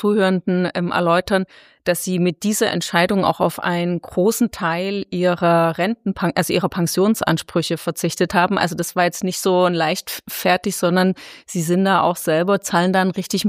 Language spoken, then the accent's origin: German; Dresden, Saxony, Germany; ein Wochenende in meiner Heimatstadt Dresden